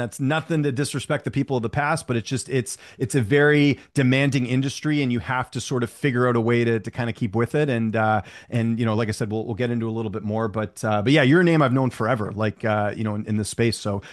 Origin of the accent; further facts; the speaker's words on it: Vancouver, British Columbia, Canada; I'm from Vancouver originally, lived there, still live there now.